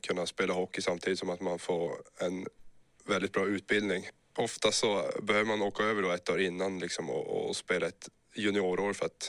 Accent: Luleå, Norrbotten County, Sweden; Jag är då född och uppvuxen i Luleå, lite bit utanför en liten ort som heter Gammelstaden.

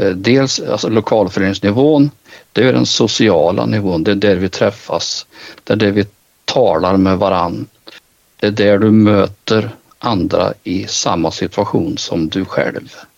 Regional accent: Värmland, Sweden; Och det har vi gjort här i Värmland där jag kommer ifrån.

